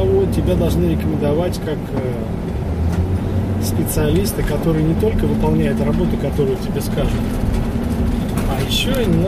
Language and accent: Russian; Saint Petersburg, Russia; Я из Питера.